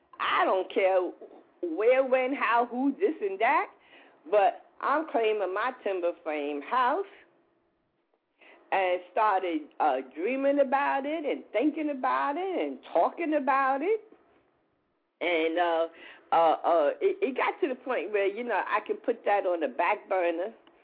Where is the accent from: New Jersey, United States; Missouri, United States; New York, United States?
New York, United States; I'm a New Yorker, third mm-hmm. generation.